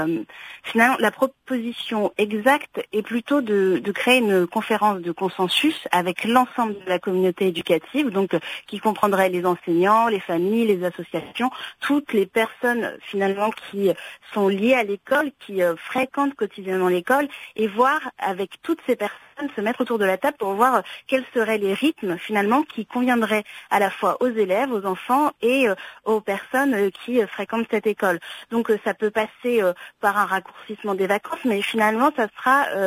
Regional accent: Normandy, France; J'ai grandi, je suis née en Normandie, dans une famille franco-guinéenne, dans une ville ouvrière de la banlieue rouennaise.

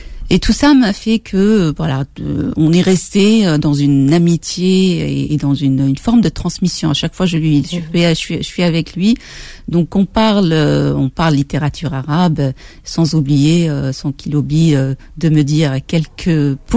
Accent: France; born there; Je suis née en France, je vis en France, j'exerce en France, bien que j'exerce en arabe et en français.

